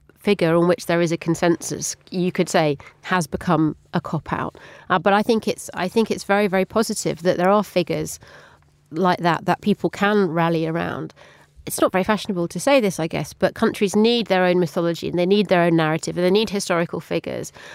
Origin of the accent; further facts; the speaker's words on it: London, United Kingdom; I'm a Londoner through and through